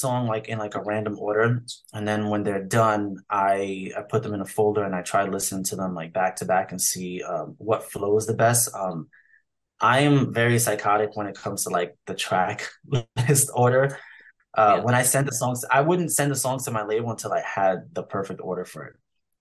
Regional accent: New York City, New York, United States; Like I grew up in Harlem, New York City.

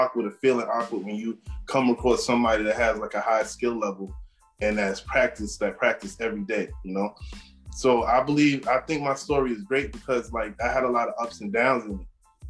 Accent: Astoria, New York, United States; How you doing, everybody? I'm from Astoria, Queens.

